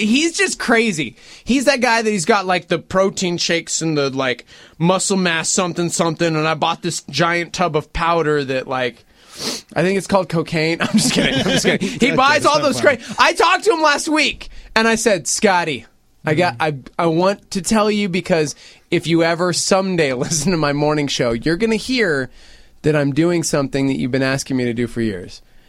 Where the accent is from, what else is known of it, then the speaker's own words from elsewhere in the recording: Texas, United States; even though we're from Texas